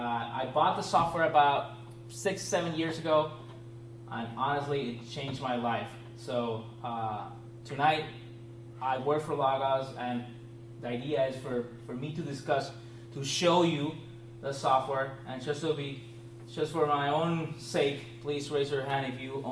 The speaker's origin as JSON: {"language": "English", "country": "Puerto Rico", "also_born_or_lived": "Pasadena", "moved": "yes", "lives_now": "Orlando, United States", "said": "If you're wondering about my accent, I am from a small island on the right side of the Caribbean. It's named Puerto Rico. And I moved to LA about 7 years ago."}